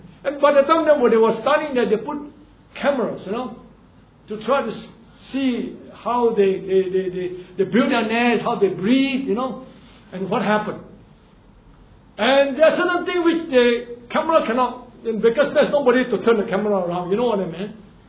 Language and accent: English; Singapore; as far as a Singaporean, I believe, I'm not sure about a Filipino now. Singapore become an instant, everything is an instant, fast-paced society we have, right?